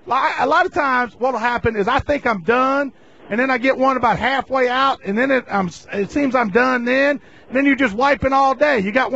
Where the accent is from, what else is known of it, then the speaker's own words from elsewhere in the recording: Danville, Virginia, United States; This is when I'm a little kid growing up in Danville, Virginia, where I grew up.